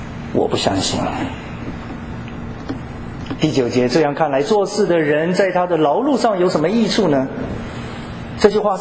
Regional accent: Tainan, Taiwan; 小的时候在台南

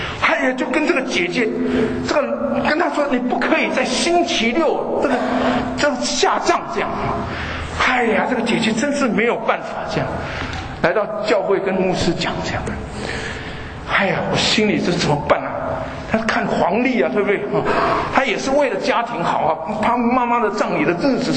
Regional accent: Taiwan; 我在台湾长大，这样台湾很多这个民间的宗教

